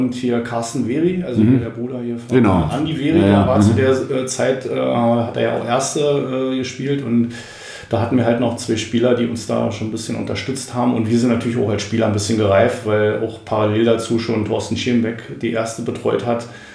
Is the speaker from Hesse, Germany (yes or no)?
no; Brandenburg, Germany; wir sind da wirklich als Brandenburger irgendwie rumgerannt